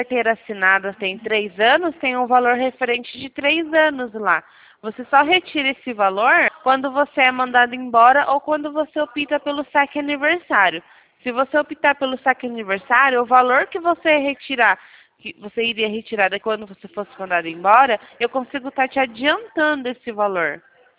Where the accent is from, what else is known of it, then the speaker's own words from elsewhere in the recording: São Carlos, São Paulo, Brazil; Eu sou de São Carlos, São Paulo.